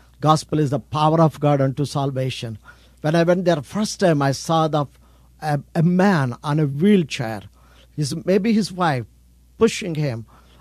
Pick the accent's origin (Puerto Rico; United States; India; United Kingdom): India; I'm from India, pastor from India.